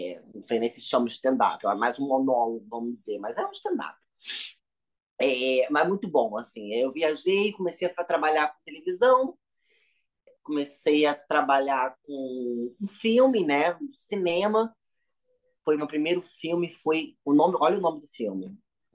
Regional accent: Rio de Janeiro, Brazil; eu sou natural do Rio, eu sou carioca, carioca da gema mesmo, criado e nascido na famosa Tijuca.

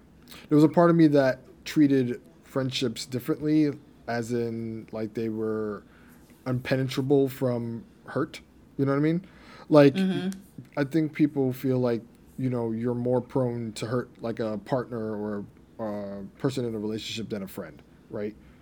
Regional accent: Grenada; I'm not talking about the fact that we're from Grenada and just read it in the flag.

